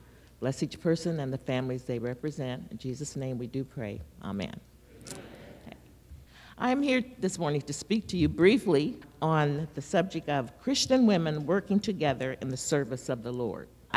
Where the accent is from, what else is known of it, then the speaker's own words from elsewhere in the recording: Stockton, California, United States; now in Sacramento, United States; I was raised in Stockton. Down the road. Moved up here to Sacramento when my oldest daughter, after she came to Sac State, my husband and I moved up here.